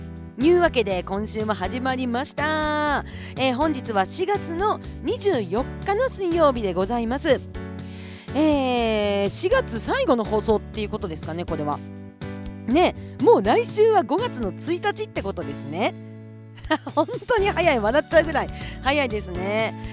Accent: Kushiro, Hokkaido, Japan; 私の地元の釧路がねすごく涼しい町なんですよ。

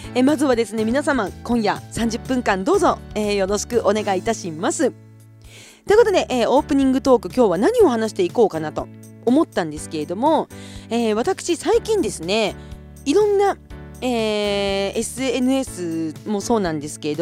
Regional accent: Kushiro, Hokkaido, Japan; 私の生まれ育った北海道の釧路

